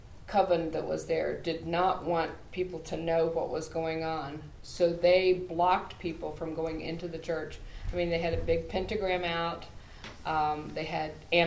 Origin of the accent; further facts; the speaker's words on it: West Virginia, United States; When we were in college in southern West Virginia, that was my hometown, so I knew a lot of the stuff that was going on in the area.